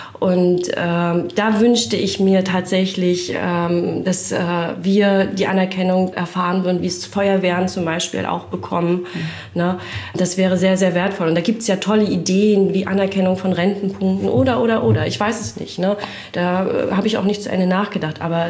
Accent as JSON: {"language": "German", "town": "Rostock", "region": "Mecklenburg-Vorpommern", "country": "Germany", "tie": "born or raised there", "said": "Auch in Rostock aufgewachsen und jetzt erst vor ein paar Jahren nach Bad Doberan gezogen."}